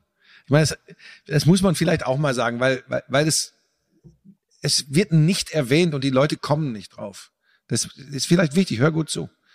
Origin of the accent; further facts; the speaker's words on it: Bottrop, North Rhine-Westphalia, Germany; born there; Ich komme ja gebürtig aus Bottrop, das ist nicht weit weg von Essen.